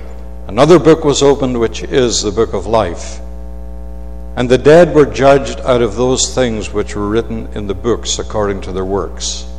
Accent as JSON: {"language": "English", "town": "Newtownards", "region": "Northern Ireland", "country": "United Kingdom", "tie": "born or raised there", "said": "I described a little house that I was brought up in Newtonards. It was 2 bedrooms, 1 on the main floor."}